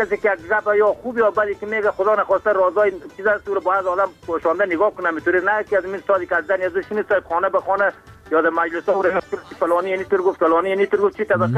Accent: Afghanistan; از اینکه ما از افغانستان هستیم

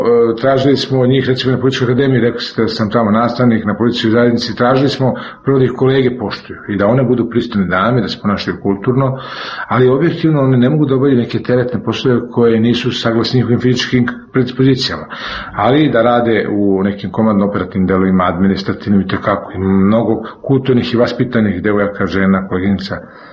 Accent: Belgrade, Serbia; born there; Recimo, ja sam rođen u Beogradu.

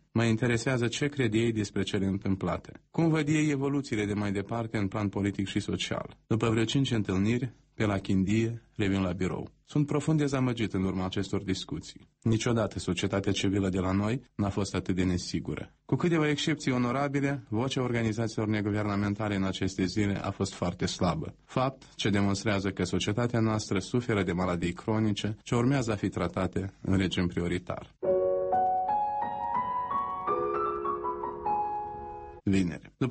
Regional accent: Pârlița, Ungheni District, Moldova; Vreau să ajung și la Pârlița, Ungenilor, satul meu de baștină, să mă închin la mormântul mamei.

